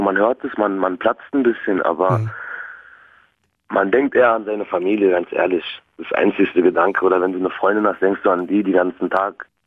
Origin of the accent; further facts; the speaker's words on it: Berlin, Germany; Ich bin in Berlin groß geworden und halt nicht so gute Verhältnisse, weißt du?